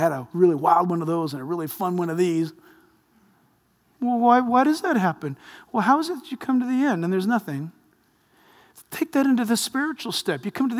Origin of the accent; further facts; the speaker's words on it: United States; And I am an American.